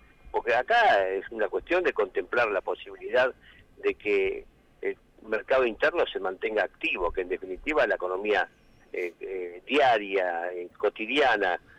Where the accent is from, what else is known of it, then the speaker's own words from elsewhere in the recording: Lomas de Zamora, Buenos Aires Province, Argentina; yo soy de Loma de Zamora